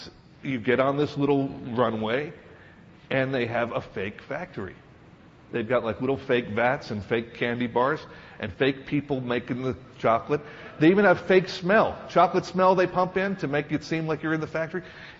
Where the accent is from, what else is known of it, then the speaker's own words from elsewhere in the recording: Pennsylvania, United States; when I was a little kid, my family, I grew up in Pennsylvania, and my family used to take vacations to Hershey.